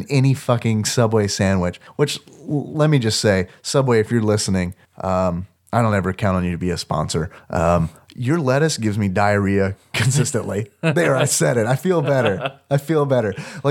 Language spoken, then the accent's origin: English; Louisiana, United States; born there; I've never had a shrimp salad po' boy, but I was born in Louisiana, and I have very fond memories of going to the gas station.